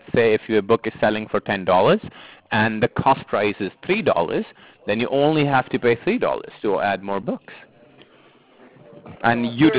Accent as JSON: {"language": "English", "country": "United Kingdom", "lives_now": "New York, United States", "said": "I'm originally from UK. My mom was from Lebanon. My dad was from UK, but I'm right now here in New York."}